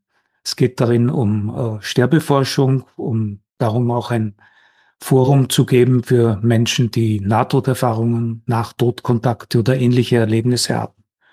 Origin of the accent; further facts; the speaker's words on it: Graz, Styria, Austria; born there; Also ich bin in Graz geboren, das ist die zweitgrößte Stadt Österreichs im Bundesland Steiermark.